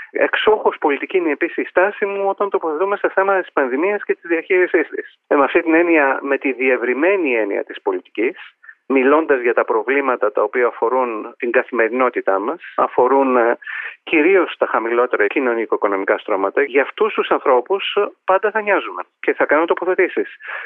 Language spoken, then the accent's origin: Greek; Greece; Αισθάνομαι ότι εμείς οφείλουμε πάντα στην πατρίδα μας, γιατί μας έδωσε τα εργαλεία και τις βάσεις για να πετύχουμε στο εξωτερικό.